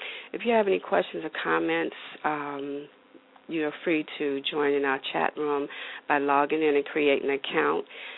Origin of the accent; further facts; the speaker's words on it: Washington, District of Columbia, United States; As you guys know, I'm from Washington, D.C.